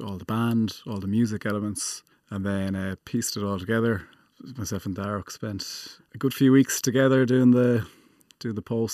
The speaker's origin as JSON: {"language": "English", "town": "Inishbofin", "region": "Connacht", "country": "Ireland", "said": "I'm from Inishbofin."}